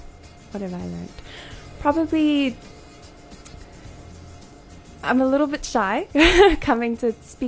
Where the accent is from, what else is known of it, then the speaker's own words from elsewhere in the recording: Zambia; now in Umdloti, South Africa; I'm currently living in Umshloti, but I was born and raised in Zambia